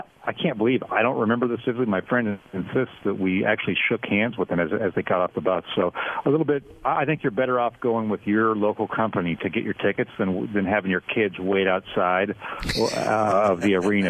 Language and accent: English; Sacramento, California, United States; I was growing up in Sacramento, and when Michael Jordan came to town